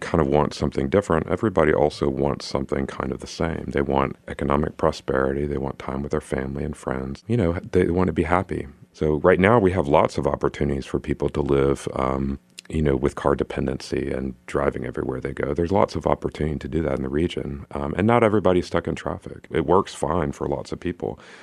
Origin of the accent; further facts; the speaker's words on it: Chamblee, Georgia, United States; My parents moved to Chamblee from Louisiana to take advantage of the booming economy that was being built in the 1970s